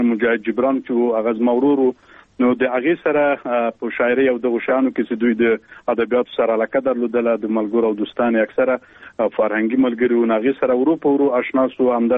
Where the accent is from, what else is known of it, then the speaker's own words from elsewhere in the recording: Khost, Afghanistan; born there; او زه په خوست ولایت کې پیدا شوی یم او عمر مې تقریبا اوس نو 28 کلنې ته برسېږي